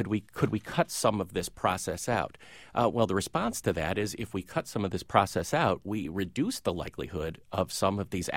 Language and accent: English; Chicago, Illinois, United States; And, you know, I grew up in Chicago.